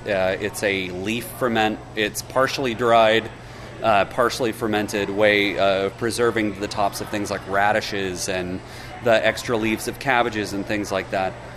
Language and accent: English; Alabama, United States; I'm a vegetarian from Alabama.